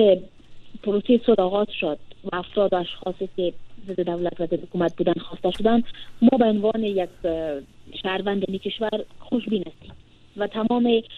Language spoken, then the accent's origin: Persian; Afghanistan; ما به عنوان شهروند این کشور و به عنوان از این که ما همه ما از افغانستان هستیم و افغان هستیم،